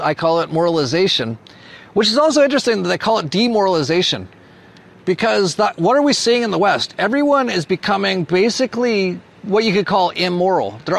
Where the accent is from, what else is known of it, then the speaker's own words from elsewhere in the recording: Edmonton, Alberta, Canada; I'm also from Edmonton, Canada